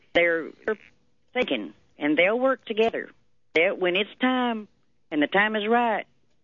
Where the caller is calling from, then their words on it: Tennessee, United States; Coming from a military family, I was born and raised in the Air Force, been to the Army, went through the Vietnam era.